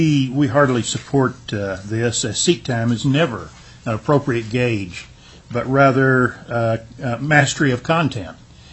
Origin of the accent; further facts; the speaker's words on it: Kodiak, Alaska, United States; I know in my hometown of Kodiak, many students take welding, for instance, from Kodiak College